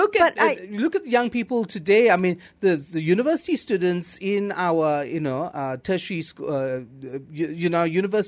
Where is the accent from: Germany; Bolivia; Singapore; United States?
Singapore; I grew up in Singapore and, you know, and here as well